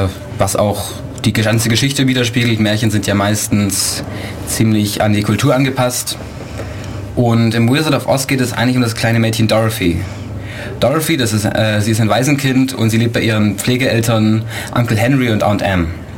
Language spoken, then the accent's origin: German; Ulm, Baden-Württemberg, Germany; ich komme aus Ulm.